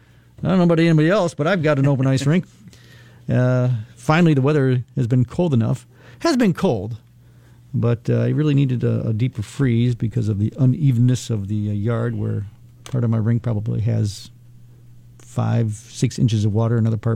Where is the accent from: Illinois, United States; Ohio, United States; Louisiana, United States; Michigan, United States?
Michigan, United States; Detroit; as I did growing up in the Detroit area, and with Canada just across the river